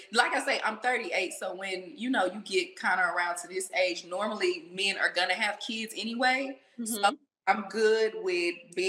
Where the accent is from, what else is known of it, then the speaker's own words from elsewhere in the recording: Houston, Texas, United States; So I'm from Houston, Texas. I'm 38 years young.